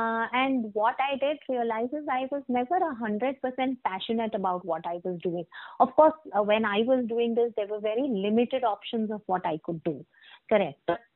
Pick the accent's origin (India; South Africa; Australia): India; And as an Indian girl and someone who's been raised in a very conservative society, boundaries are never taught to you.